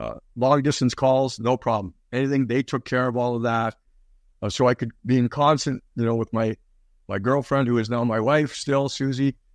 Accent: Coniston, Ontario, Canada; 200 miles north of Toronto, small town just outside of Sudbury, Ontario, Coniston, 2,500 people.

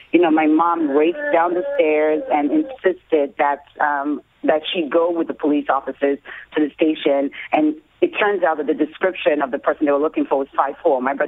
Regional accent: Nigeria; moved away; So I told the screener, so I'm actually Nigerian

